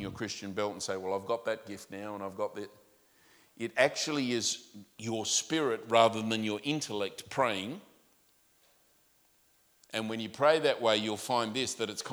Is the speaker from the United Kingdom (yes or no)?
no; Australia; I grew up in Australia.